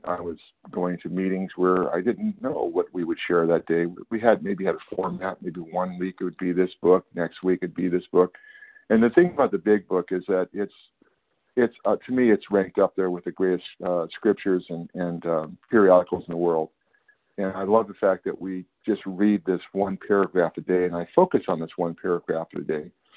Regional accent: California, United States; I am a recovered compulsive eater, and I'm from Northern California.

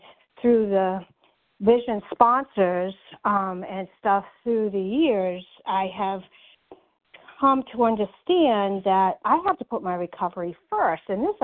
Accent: North Carolina, United States; I am from North Carolina.

